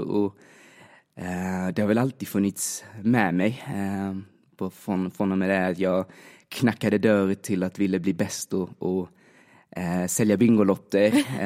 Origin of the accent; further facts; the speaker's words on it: Värnamo, Jönköping County, Sweden; moved away as an adult; now in Stockholm, Sweden; och fyller 30 i september. Född och uppvuxen i Värnamo, Småland, men flyttade till Stockholm för cirka 6 år sedan.